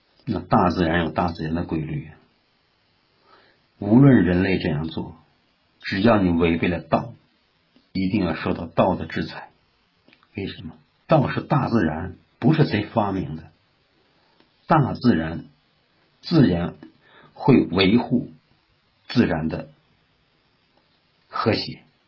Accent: China; 所以西方有些东西我们中国人呢理解不了

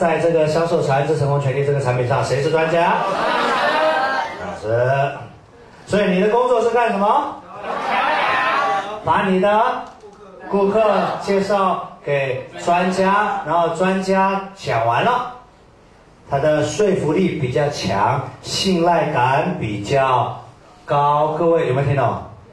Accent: China; 就我一个中国人，我是属于25%的

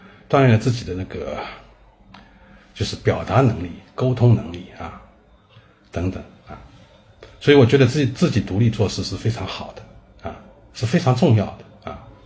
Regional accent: Shanghai, China; 我是来自上海的

